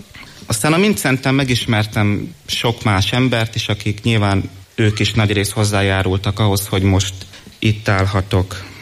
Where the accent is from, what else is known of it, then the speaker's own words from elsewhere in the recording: Miskolc, Borsod-Abaúj-Zemplén, Hungary; 18 éves vagyok, Miskolcon élek és születtem is.